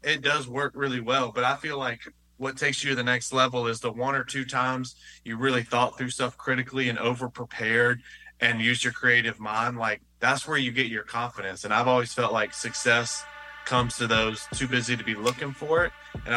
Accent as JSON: {"language": "English", "town": "Columbia", "region": "South Carolina", "country": "United States", "said": "But, you know, I'm from Columbia, South Carolina. I went to South Carolina."}